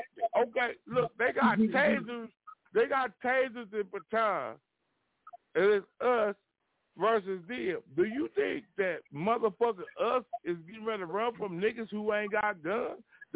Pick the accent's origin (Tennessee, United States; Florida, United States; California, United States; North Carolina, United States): California, United States; Los Angeles; I'm from South Central. I'm from South Central. 75th and Central. I'm from South Central.